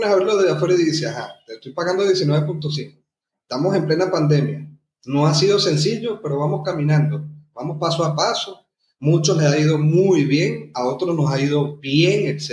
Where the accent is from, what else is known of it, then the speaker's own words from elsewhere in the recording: Venezuela; Mi país natal es Venezuela y yo amo Venezuela.